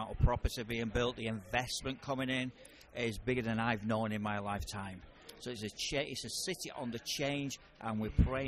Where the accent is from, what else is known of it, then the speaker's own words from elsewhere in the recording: Salford, North West England, United Kingdom; Well, Salford in the late 70s, 1970s, 1980s became an area of very high unemployment.